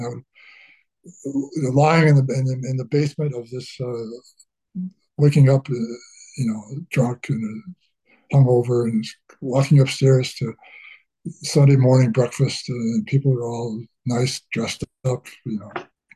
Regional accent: Attica, New York, United States; I'm from Attica. I went to high school in Attica

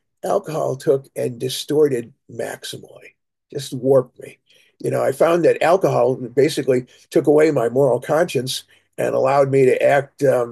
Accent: Buffalo, New York, United States; I grew up in Western New York. Suburbs of Buffalo, New York.

